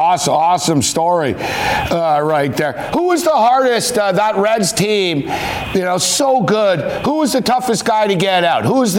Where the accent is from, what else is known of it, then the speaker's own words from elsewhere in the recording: Montreal, Quebec, Canada; growing up in Montreal, I was an Expos guy.